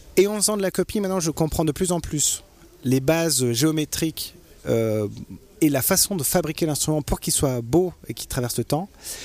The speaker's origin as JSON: {"language": "French", "region": "Valais", "country": "Switzerland", "lives_now": "France", "said": "quand on est Valaisan, on est Valaisan. Après, j'ai été chez les Frouzes. Je sais qu'ici, bon, bah, maintenant, je suis plus Valaisan, je n'ai pas tout à fait français."}